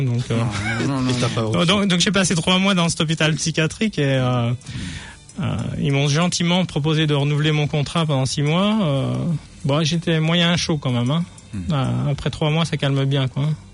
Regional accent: Chalon-sur-Saône, Bourgogne-Franche-Comté, France; born there; also born or lived in Montpellier; je suis né en France, je suis né à Chalon-sur-Saône et j'ai vécu à Montpellier avec mes parents et ma sœur. Et j'étais marié à une kiwi. Et nous sommes partis en France avec les 5 enfants.

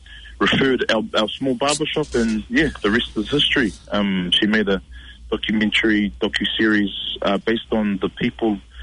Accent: New Zealand; growing up in New Zealand

